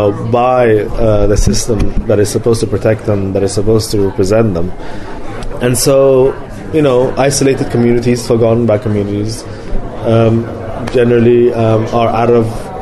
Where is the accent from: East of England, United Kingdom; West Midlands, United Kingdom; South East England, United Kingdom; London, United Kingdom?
London, United Kingdom; I'm not Native American. I'm Iranian. I grew up in London.